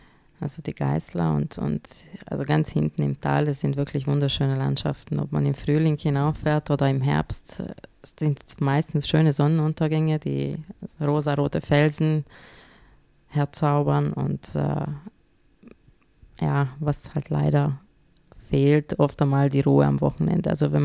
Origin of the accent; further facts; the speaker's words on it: Transylvania, Romania; weil mich das sehr an meine Heimat erinnert, also in Siebenbürgen, dort wo ich herkomme.